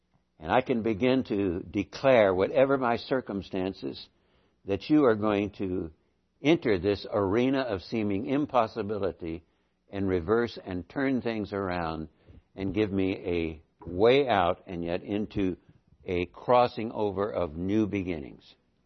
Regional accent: Deep South, United States; now in California; I grew up in the Deep South, and when we moved to California, we were pretty much suburbanites

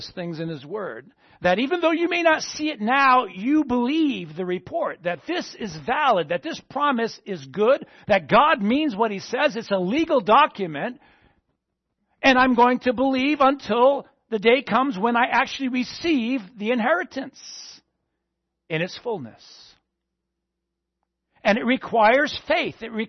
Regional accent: East Coast, United States; I'm from the East Coast, so.

